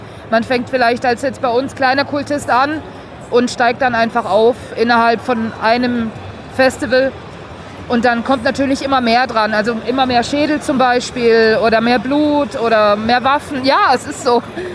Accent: Bad Säckingen, Baden-Württemberg, Germany; Bad Säckingen, Schweizer Grenze.

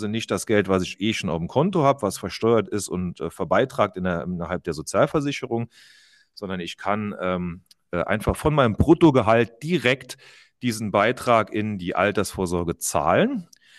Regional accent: Rhineland-Palatinate, Germany; oder auch eine rheinische bei uns in Rheinland-Pfalz Zusatzversorgungskasse

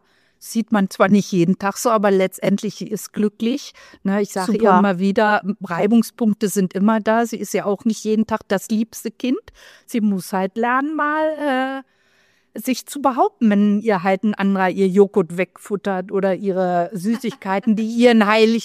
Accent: Berlin, Germany; now in Krefeld, Germany; Ich bin nicht umsonst von Berlin nach Krefeld gezogen.

